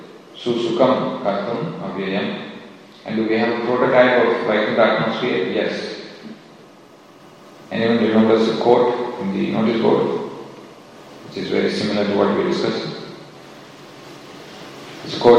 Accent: Chennai, Tamil Nadu, India; now in Australia; Now, how did I, as an Indian citizen, sitting in my state, Tamil Nadu, in Chennai, how did I land up here?

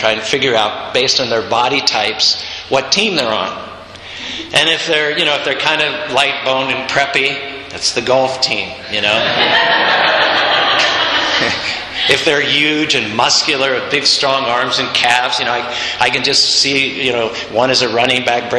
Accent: Utah, United States; We're from Utah Valley, right?

